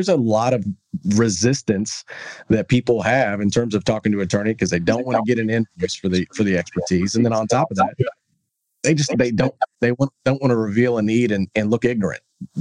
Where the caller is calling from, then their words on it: Texas, United States; I'm calling you from Texas.